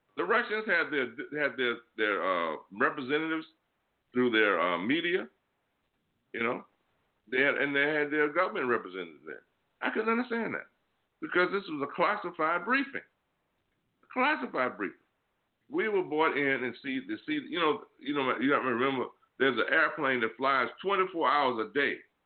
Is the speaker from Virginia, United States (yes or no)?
yes; Virginia, United States; But I'm from Virginia, and I went to school there.